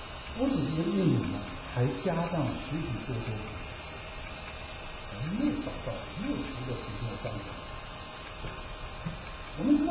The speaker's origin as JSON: {"language": "Chinese", "country": "China", "said": "我们中国人常常说“一而再，再而三”，意思就是两三次也是够，是不是？"}